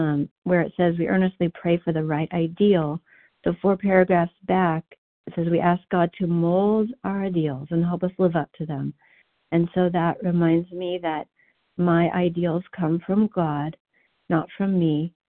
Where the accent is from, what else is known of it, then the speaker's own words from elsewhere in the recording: Missouri, United States; from Missouri, so grateful to have the miracle of being recovered today.